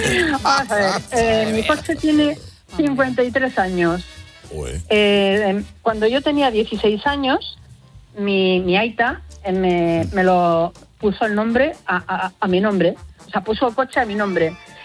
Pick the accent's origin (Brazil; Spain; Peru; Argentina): Spain; Bilbao, Basque Country; now in Sopelana, Spain; aunque soy de Bilbao, vivo en Sopelana